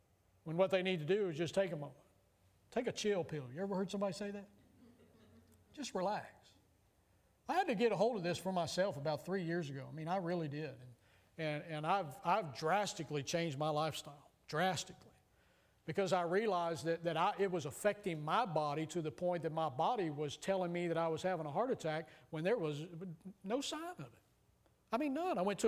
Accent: Texas, United States; I grew up in Texas. You know, there's a lot of dirt roads in Texas

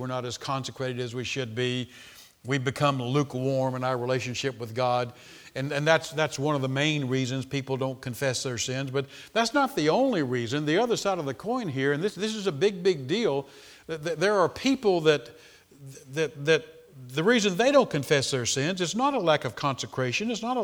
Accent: Florida, United States; a lot of them came to our house because I grew up in Florida. They like to come to Florida, you know, because we live near the beach.

